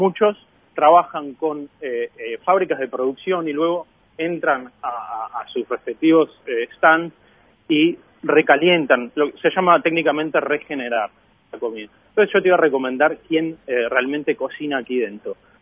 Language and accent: Spanish; Uruguay; para mí como uruguayo, sería muy interesante que se empezara a expandir